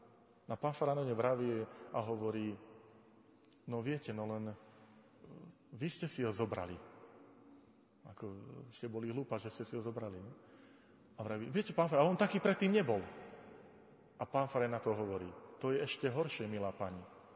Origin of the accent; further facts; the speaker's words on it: Tvrdošín, Žilina Region, Slovakia; v mojom rodnom meste v Tvrdošíne